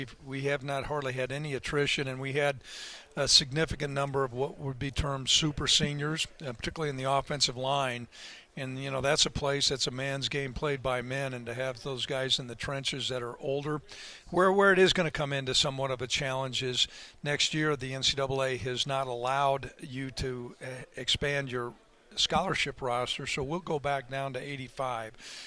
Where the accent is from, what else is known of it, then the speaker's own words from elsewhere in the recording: Midwest, United States; I grew up in the Midwest with a farming background, and Josh came from a farm.